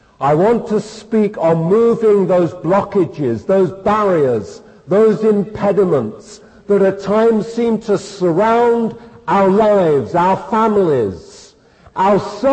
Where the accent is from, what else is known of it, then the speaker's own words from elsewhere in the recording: United Kingdom; Jenny and I are somewhat ashamed of being British.